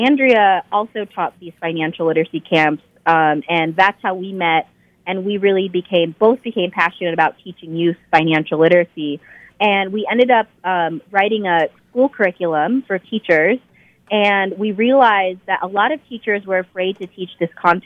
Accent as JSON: {"language": "English", "town": "San Leandro", "region": "California", "country": "United States", "tie": "born or raised there", "said": "Yeah, I am originally, I grew up in the Bay Area in San Leandro, which is a town right next to Oakland in the East Bay."}